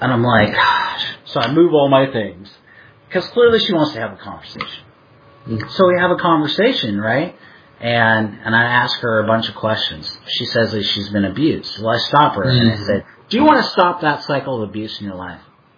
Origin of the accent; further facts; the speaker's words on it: Seattle, Washington, United States; also born or lived in Idaho; You know, I just think, like, growing up in Seattle and even in living in, you know, Idaho for a decade, it's just asking people questions.